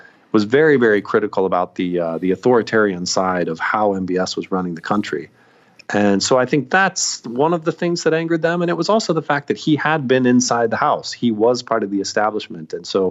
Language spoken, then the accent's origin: English; United States; as an American journalist writing about Saudi Arabia